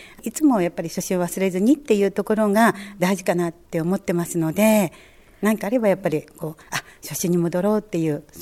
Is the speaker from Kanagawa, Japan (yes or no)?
yes; Fujisawa, Kanagawa, Japan; 5歳から長後に住んでおりまして、はい、もう本当に小さい頃から藤沢に住んでますので